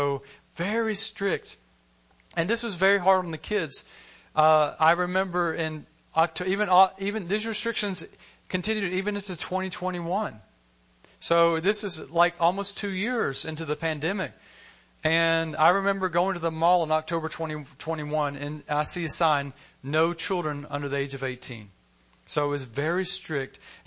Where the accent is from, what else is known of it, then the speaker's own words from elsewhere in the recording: Alabama, United States; because even in growing up in Alabama, we all know who Jesus is